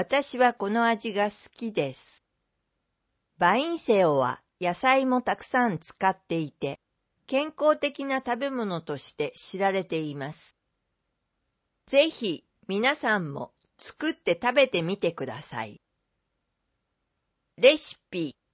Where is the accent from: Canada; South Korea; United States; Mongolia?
Canada; Japanese is a second language; 私はカナダで生まれ育ちましたが、両親はベトナム出身なので